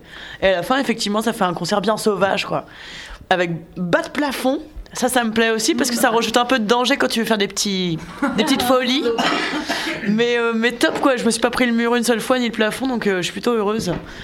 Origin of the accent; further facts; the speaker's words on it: Le Havre, Normandy, France; now in Rennes, France; moi, je suis du Havre et j'habite à Rennes.